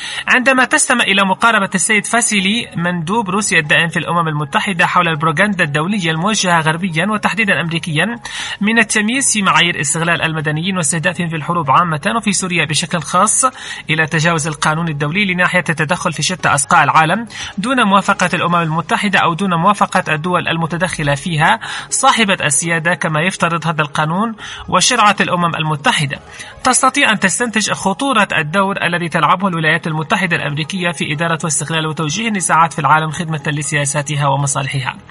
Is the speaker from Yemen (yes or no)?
yes; Yemen; فنحن شعب يمني أصحاب قرار